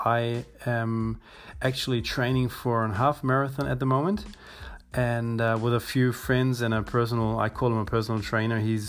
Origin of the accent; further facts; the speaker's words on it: Tübingen, Baden-Württemberg, Germany; also born or lived in New Zealand; We moved in from New Zealand to Germany 24 years ago. I was 10 years old. And since then, I live in South Germany in a city called Tübingen, like 30 kilometers south of Stuttgart.